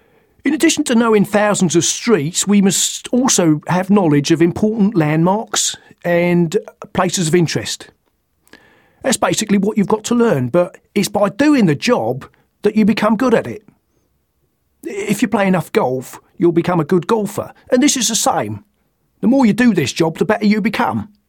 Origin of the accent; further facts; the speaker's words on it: London, United Kingdom; accent: Cockney; I'm a Cockney.